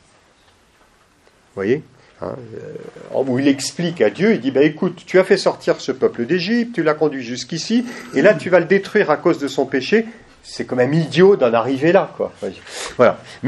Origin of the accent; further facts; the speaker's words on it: France; En plus, on est français.